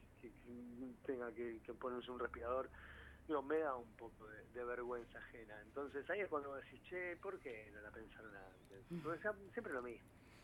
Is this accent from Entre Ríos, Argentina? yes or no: no; Mar del Plata, Buenos Aires Province, Argentina; now in Buenos Aires, Argentina; yo soy marplatense, viví 20 años en Mar del Plata, hoy vivo ya hace 20, 20 y pico en Buenos Aires, digo, ya me convertí en un porteño, pero digo, mi juventud, mi adolescencia la viví en Mar del Plata